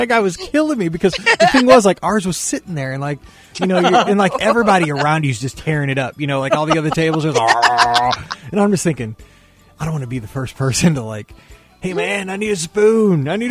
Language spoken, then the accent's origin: English; Missouri, United States; like, I'm from Missouri, and we have Branson down in the southwest corner of the state.